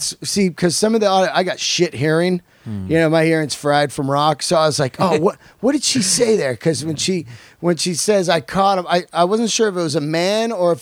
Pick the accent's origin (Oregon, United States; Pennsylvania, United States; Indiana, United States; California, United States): California, United States; San Francisco; 80s AIDS was incredible. I grew up in San Fran, the Bay Area.